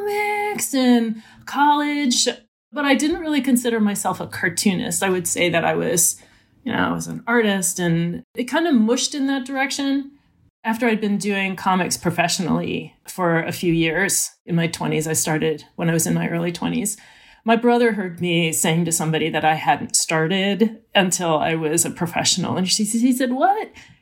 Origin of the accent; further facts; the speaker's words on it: Philadelphia, Pennsylvania, United States; also born or lived in New Jersey; Well, I was born in New Jersey, but I consider Philadelphia my hometown. We moved there when I was a kid.